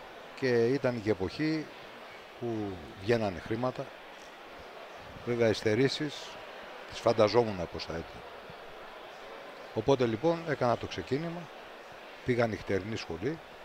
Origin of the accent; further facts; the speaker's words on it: Athens, Attica, Greece; Από την Αθήνα.